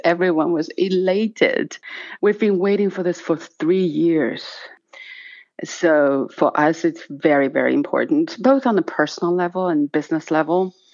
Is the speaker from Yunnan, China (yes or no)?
yes; Yunnan, China; spend a whole week in Yunnan. That's my hometown. It's beautiful. The ethnic communities there, the flowers. It's China's kingdom of flora and fauna.